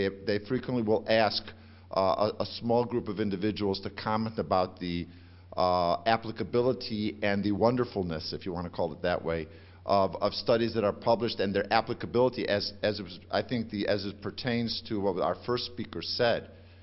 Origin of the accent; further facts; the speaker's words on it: Cleveland, Ohio, United States; from Cleveland.